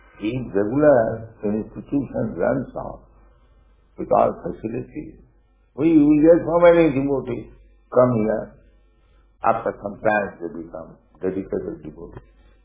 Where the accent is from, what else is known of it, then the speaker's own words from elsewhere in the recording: India; moved away as an adult; now in New York, United States; I came from India alone, New York, 1965.